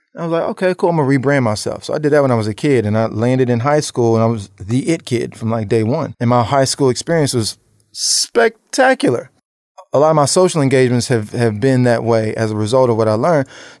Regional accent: Memphis, Tennessee, United States; I'm from Memphis and when you really dress well, you're just fresh.

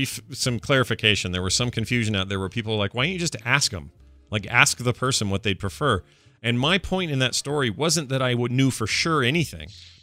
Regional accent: Washington, North East England, United Kingdom; from my hometown of Washington in the north of England

